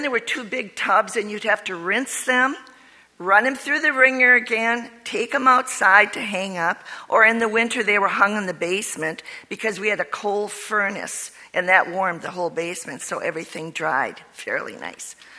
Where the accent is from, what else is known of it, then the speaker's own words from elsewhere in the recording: Keewatin, Minnesota, United States; I'm 7 miles from Hibbing. Hibbing was a big town to us, but I was from Keewatin, and Indian name, Native American name, about 3,000 people lived there.